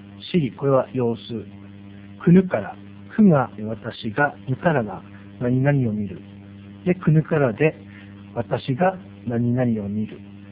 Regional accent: Noboribetsu, Hokkaido, Japan; 今日も私の地元である登別で進めていきたいと思います

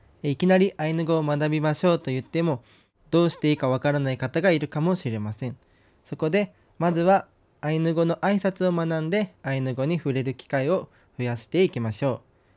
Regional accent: Shiraoi, Hokkaido, Japan; 私は白老出身の

